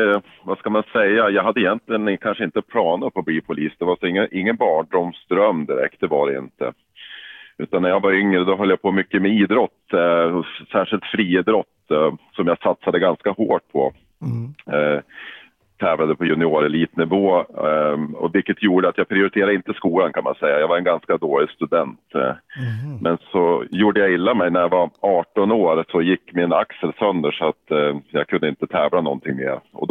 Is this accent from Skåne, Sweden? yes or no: no; Jämtland County, Sweden; accent: Jämtland dialect; min jämtländska dialekt sitter kvar.